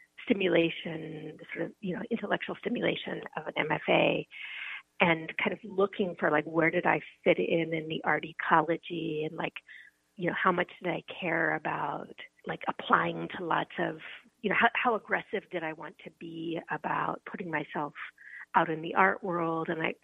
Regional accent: Oakland, California, United States; And I grew up in Oakland.

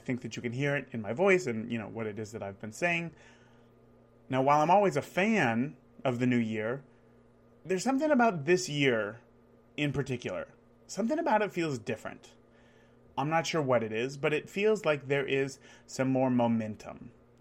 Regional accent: California, United States; growing up in California, there really wasn't that much of a change in seasons.

